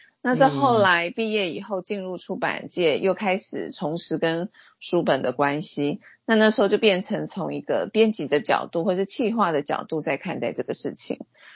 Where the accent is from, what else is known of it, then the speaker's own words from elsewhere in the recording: Taipei, Taiwan; also born or lived in Yilan; 我其实在宜兰眷村出生，但是 对，但是我很小的时候，幼稚园的时候其实我们就搬到台北了，所以严格来讲我其实一直就是台北人这样